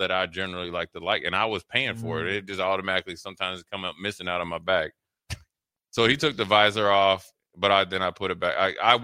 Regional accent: Washington, District of Columbia, United States; No, we played in my hometown, Washington Redskins at the time.

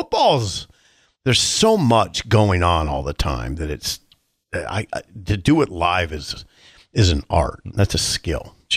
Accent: Columbus, Ohio, United States; Because we're both from Columbus.

